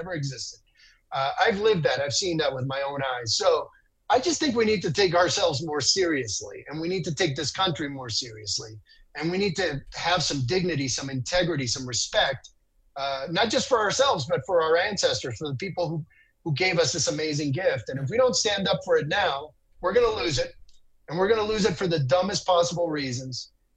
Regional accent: Dominican Republic; now in United States; Because I'm from the Dominican Republic. I grew up under Joaquin Balaguer

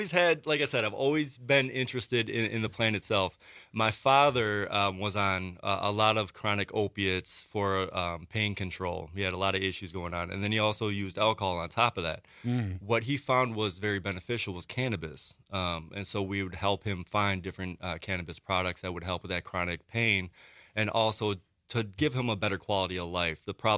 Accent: Madison, Wisconsin, United States; Well, I'm from Madison, Wisconsin. I was born on the north side, and I haven't left.

